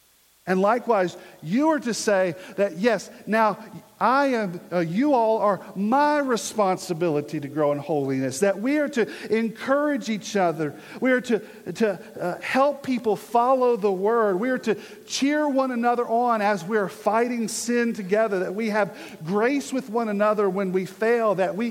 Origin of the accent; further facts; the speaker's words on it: Virginia, United States; he kind of started to joke with me being a Yankee, even though I was from Virginia.